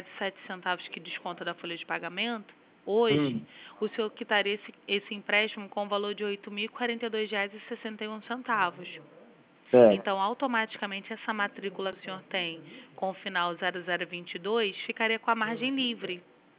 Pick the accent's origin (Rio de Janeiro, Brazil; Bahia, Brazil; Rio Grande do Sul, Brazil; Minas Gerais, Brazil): Rio de Janeiro, Brazil; Sou do Rio.